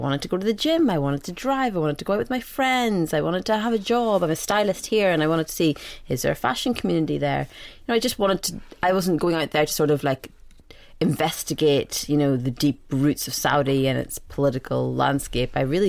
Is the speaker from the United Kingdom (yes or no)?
yes; Northern Ireland, United Kingdom; also born or lived in Scotland; now in London, United Kingdom; growing up in Northern Ireland and then moving to Scotland and then moving to London. I always sort of was trying to work out where I was from. And I'm Sudanese, my parents are Sudanese